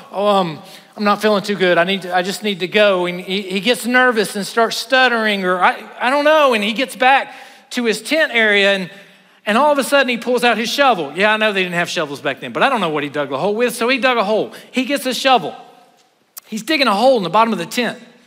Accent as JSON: {"language": "English", "region": "South Carolina", "country": "United States", "said": "I'm from South Carolina."}